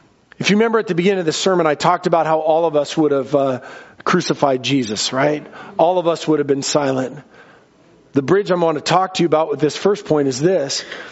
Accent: Seattle, Washington, United States; Me, I grew up in Seattle where the harvest was going down to the Safeway.

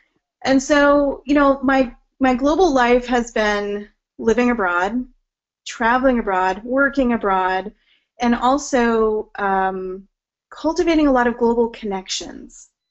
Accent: Oregon, United States; Well, so as you mentioned, I grew up in Oregon. So, very typical American life.

